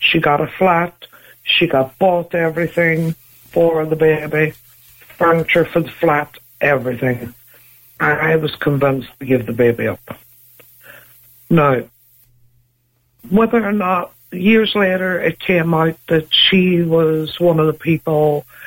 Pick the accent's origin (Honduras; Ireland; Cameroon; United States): Ireland; moved away; I came over from Ireland to sign up for this commission, as I thought I was doing.